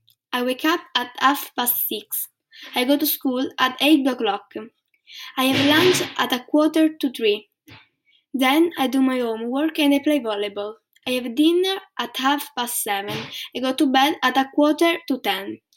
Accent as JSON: {"language": "English", "country": "Italy", "said": "I'm from Italy. I'm 11 years old."}